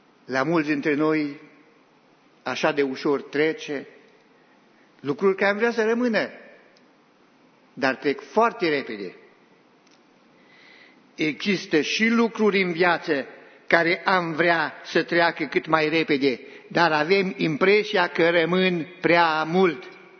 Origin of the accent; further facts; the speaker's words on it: Romania; now in Australia; Noi suntem români, dar suntem în Australia. Și pentru că suntem în Australia, noi deja recunoaștem că suntem străini. Adică suntem imigranți. Noi am plecat din țara noastră, am ajuns într-o altă țară